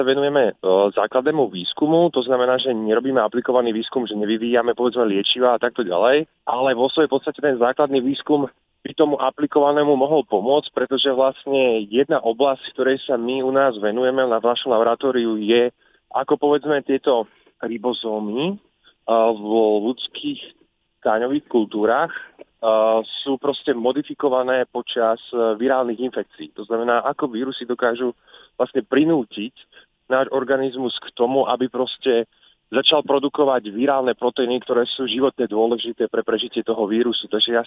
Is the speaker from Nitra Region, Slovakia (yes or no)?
yes; Nové Zámky, Nitra Region, Slovakia; Pôvodom som samozrejme zo Slovenska, ale teda z juhu Slovenska, z Nových Zámkov.